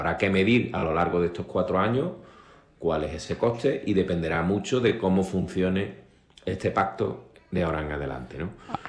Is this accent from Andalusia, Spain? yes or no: yes; Cádiz, Andalusia, Spain; yo soy gaditano y liberal, que no conservador